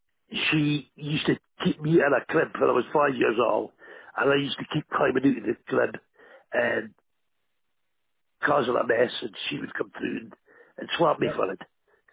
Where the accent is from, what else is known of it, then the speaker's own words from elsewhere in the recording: Galway, Connacht, Ireland; born there; I was born second in Galway, so 10 months old.